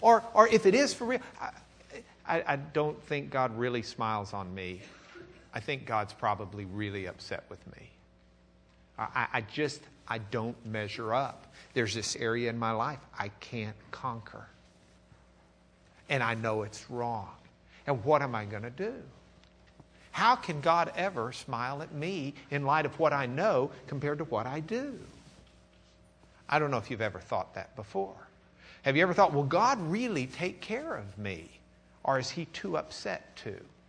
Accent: Lubbock, Texas, United States; I'm from Lubbock, Texas, so that's my German accent.

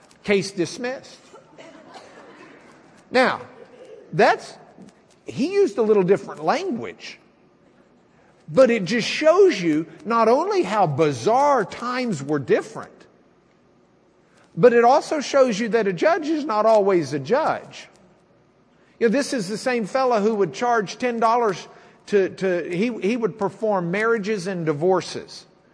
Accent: Lubbock, Texas, United States; And I'm from Lubbock, Texas, and New Mexico is basically a suburb of Lubbock, Texas.

